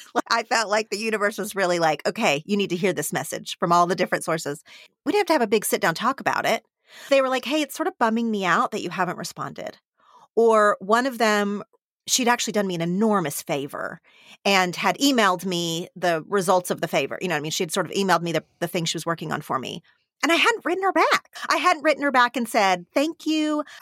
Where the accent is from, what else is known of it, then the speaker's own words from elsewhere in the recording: Oklahoma, United States; now in Los Angeles, United States; I grew up in Oklahoma. I live in Los Angeles now.